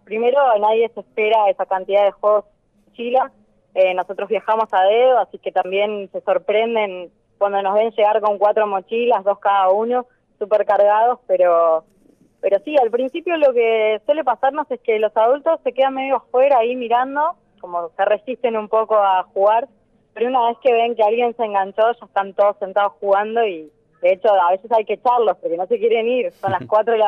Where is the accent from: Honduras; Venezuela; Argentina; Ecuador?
Argentina; Buenos Aires; moved away; hace 2 años y medio salimos de Buenos Aires, que es de donde somos originalmente